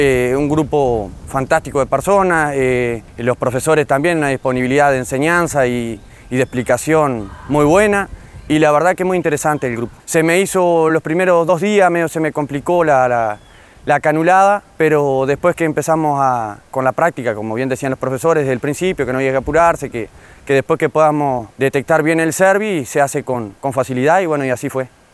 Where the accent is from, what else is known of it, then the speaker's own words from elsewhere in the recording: Sarandí del Yí, Durazno, Uruguay; soy de Sarandí del Yí acá, nacido y criado acá en Sarandí.